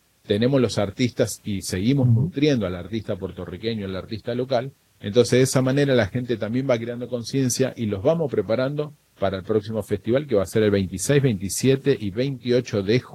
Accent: Argentina; y nosotros que venimos desde Argentina, porque cada uno muestra una faceta diferente de bailar el tango

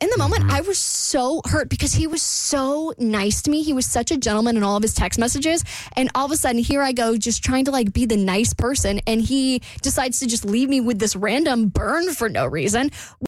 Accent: Jacksonville, Florida, United States; I know I don't live in Jax, but it's my hometown.

